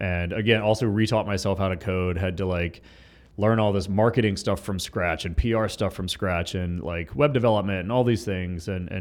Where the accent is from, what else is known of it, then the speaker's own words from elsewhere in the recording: Atlanta, Georgia, United States; But I grew up in Atlanta. I did not come from a family of entrepreneurs.